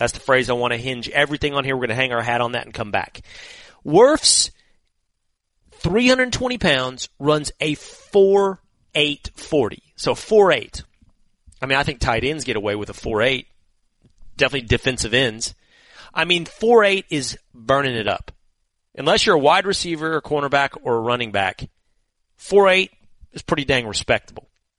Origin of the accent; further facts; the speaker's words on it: Texas, United States; When I was 18 years old, I was a swimmer growing up in Texas